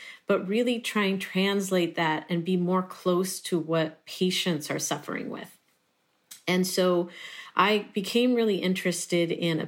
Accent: Puerto Rico; I'm originally from Puerto Rico

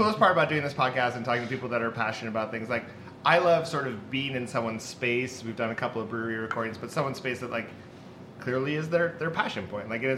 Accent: Massachusetts, United States; We all grew up in small towns, too. And so that was big for us. It'd be like, I need to get out of here. We grew up on Cape Cod

